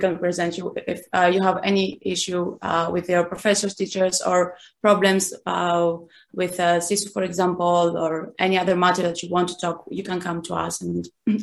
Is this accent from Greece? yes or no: yes; Greece; I come from Greece, and I'm a second year master's student in educational sciences.